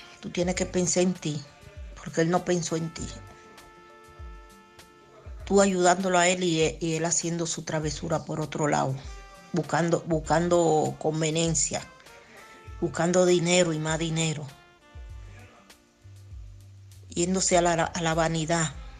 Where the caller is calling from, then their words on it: Alcorcón, Community of Madrid, Spain; de Madrid, de Alcorcón.